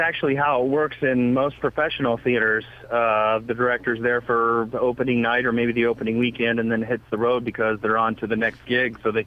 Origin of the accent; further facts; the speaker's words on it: Illinois, United States; it really kind of fed into my sensibilities being a Midwesterner. I was born and raised in Illinois, and spent the first formative years of my professional career in Chicago.